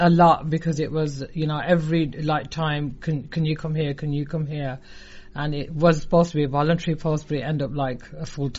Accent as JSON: {"language": "English", "town": "Birmingham", "region": "West Midlands", "country": "United Kingdom", "tie": "born or raised there", "said": "No, I've always been in Birmingham. From my background, I was born in Borsal Heath. And obviously when your parents tell me, we lived in 3 years in Neatchells, and then we moved into Sparkbrook and Sparkhill and then Sparkbrook. So I've always been around here, yeah."}